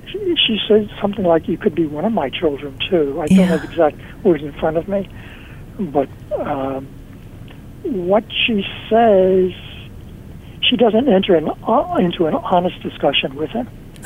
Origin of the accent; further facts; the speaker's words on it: New York, United States; I say nothing. I'm a New Yorker.